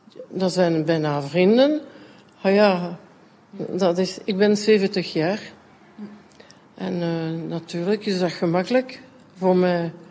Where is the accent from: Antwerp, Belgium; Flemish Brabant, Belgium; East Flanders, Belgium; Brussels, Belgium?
Brussels, Belgium; first language French; Dutch is a second language; Goed, tweetalig. Ik ben echt een Brusselaar. Soms gehoort toch een beetje dat ik Franstalig ben, hè.